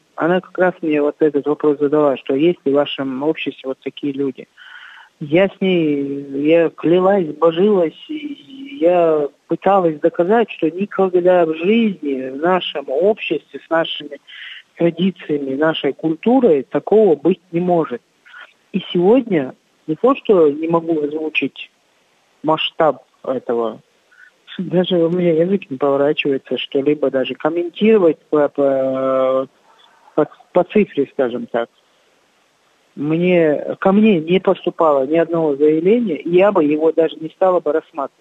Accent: Chechnya, Russia; я чеченка, я живу в этом обществе и выросла именно на этих традициях.

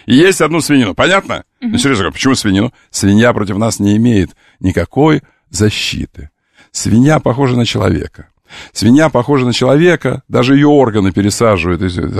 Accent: Ukraine; Мне точно можно, я украинец.

